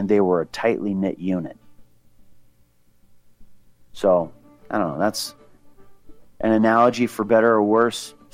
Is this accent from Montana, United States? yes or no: yes; Libby, Montana, United States; I remember growing up in Montana, for example, born in Libby, Montana.